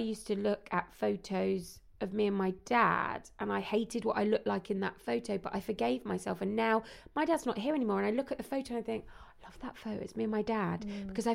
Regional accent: London, United Kingdom; I mean, I'm a Londoner

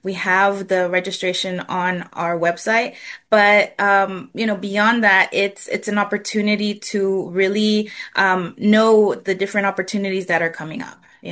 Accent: El Salvador; now in Houston, United States; Well, you know, soccer is in my blood. I'm from El Salvador.

